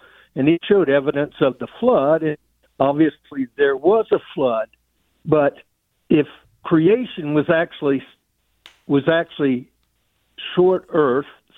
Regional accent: Charlotte, North Carolina, United States; I'm actually from Charlotte, North Carolina, and I kind of went to school under Alex McFarland.

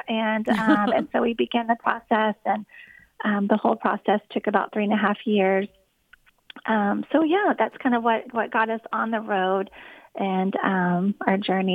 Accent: Houston, Texas, United States; We were like, we're from Houston. We can do hurricanes.

